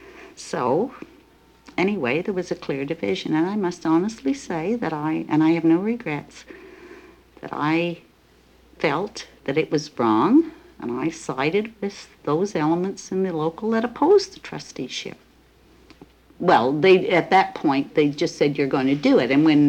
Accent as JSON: {"language": "English", "country": "Canada", "said": "It was shocking for me as a Canadian to go down where they cut off microphones, they beat up delegates, and oh, it was terrible."}